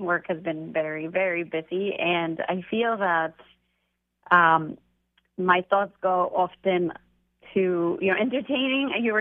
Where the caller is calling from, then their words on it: Seattle, Washington, United States; Oh, I am in Seattle.